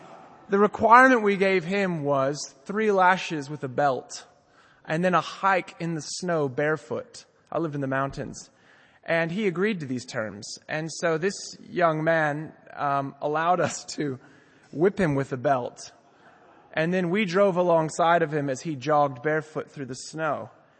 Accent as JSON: {"language": "English", "town": "Los Angeles", "region": "California", "country": "United States", "tie": "born or raised there", "said": "Many of you know that I'm from Los Angeles. I grew up outside of LA."}